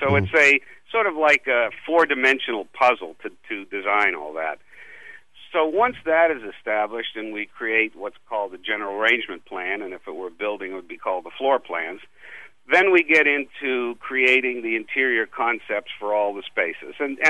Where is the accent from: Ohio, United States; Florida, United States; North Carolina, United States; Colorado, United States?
Florida, United States; Miami; I think the major influence for me, and very fortunate, was that I grew up in a tourist town.